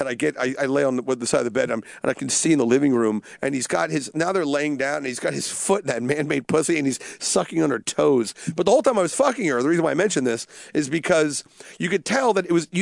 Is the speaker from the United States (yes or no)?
no; New Zealand; I'm actually from New Zealand. I'm embarrassed by being from New Zealand.